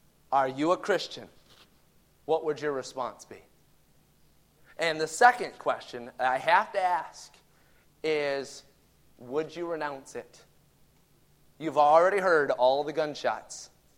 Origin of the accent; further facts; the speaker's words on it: Watertown, Wisconsin, United States; born there; I was born in Watertown, Wisconsin, which actually was where Hunter and Maddie were born